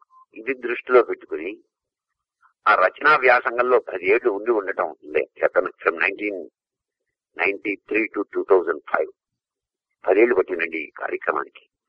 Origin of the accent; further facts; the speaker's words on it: Kuchipudi, Andhra Pradesh, India; స్వగ్రామం కూచిపూడి, కృష్ణా జిల్లా, 521136. భరతనాట్యానికి కూచిపూడి ప్రసిద్ధి, ఎందరో సాధకులు మహనీయులు నచ్చిన గడ్డది. అటువంటి గ్రామంలో జన్మించిన నా స్వగ్రామం.